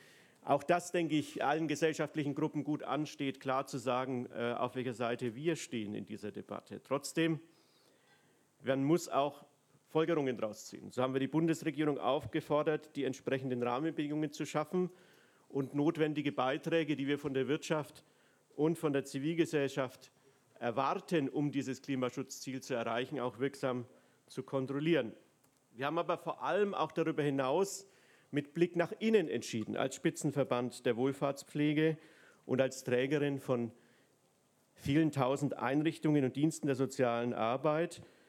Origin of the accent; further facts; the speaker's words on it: Bavaria, Germany; das hört man mir ja an, hier unmittelbar aus der Nähe komme, Nürnberger Land zu Hause, also gleich im Landkreis östlich.